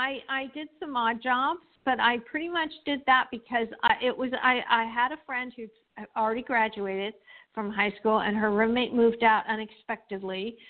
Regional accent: London, United Kingdom; also born or lived in Montreal / California; I grew up in London and Montreal and California. So I'm a British citizen, Canadian citizen, and an American citizen. I'm also Pakistani

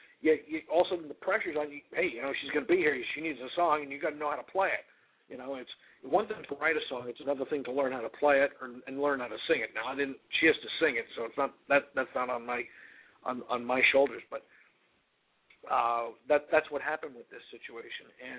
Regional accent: Ho-Ho-Kus, New Jersey, United States; moved away as an adult; now in Key West, United States; although I was raised in New Jersey, in northern New Jersey, in a little town called Hohokus. I was raised there, but I came here, you know, just after I turned 20

